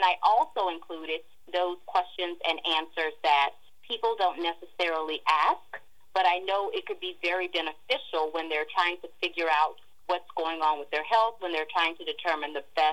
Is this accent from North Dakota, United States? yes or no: no; Louisiana, United States; I'm from Louisiana, Vicki. So in Louisiana, we are not accustomed to that type of cold.